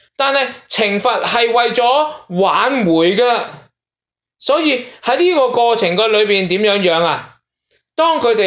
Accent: Guangdong, China; 所以正所谓我们广东人都有句说话，打者爱也

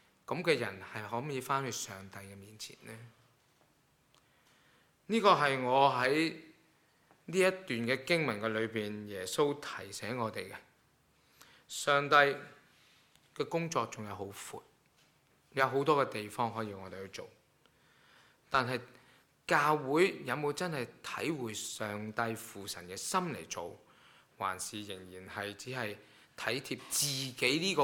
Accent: China; 喂，我哋中國人都有句説話喎，叫做青出於藍啊！

